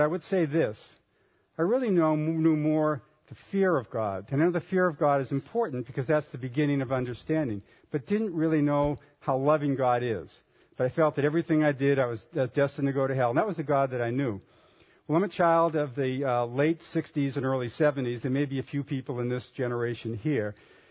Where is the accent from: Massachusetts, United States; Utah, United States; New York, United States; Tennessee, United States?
Massachusetts, United States; Boston; accent: Boston; Now, I grew up in the Boston area. You might detect a little bit of a Boston accent still.